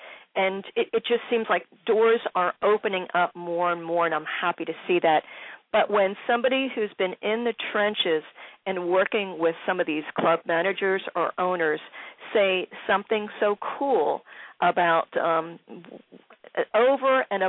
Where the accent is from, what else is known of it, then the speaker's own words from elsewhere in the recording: Philadelphia, Pennsylvania, United States; We talk about this all the time in Baltimore and in D.C. and Philly, my hometown, as well.